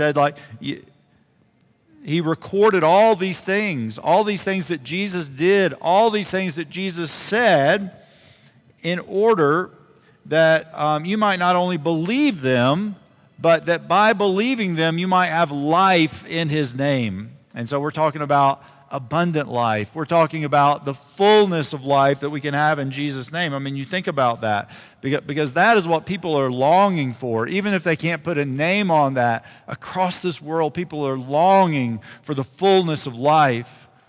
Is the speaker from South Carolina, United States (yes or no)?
yes; South Carolina, United States; It's that I'm from the United States, and I'm from South Carolina, and I'm now going to talk about American football.